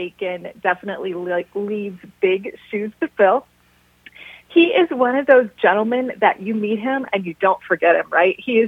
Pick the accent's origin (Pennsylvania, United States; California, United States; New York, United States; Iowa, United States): Iowa, United States; Greene; I am an Iowa native. I was raised in Greene, which is in Butler County, a small community between Mason City and Waterloo.